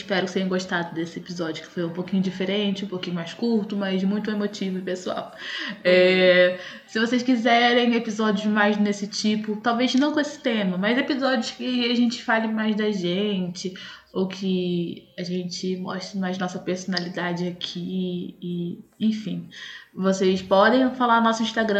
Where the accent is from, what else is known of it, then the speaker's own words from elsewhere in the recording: Brazil; Eu sou brasileira